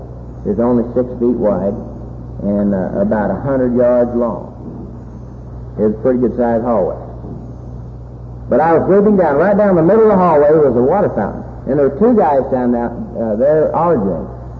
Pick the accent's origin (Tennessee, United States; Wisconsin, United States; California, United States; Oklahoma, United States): Oklahoma, United States; Guthrie; born there; I was born in Guthrie, Oklahoma. I went to First Baptist Church now and then with my parents.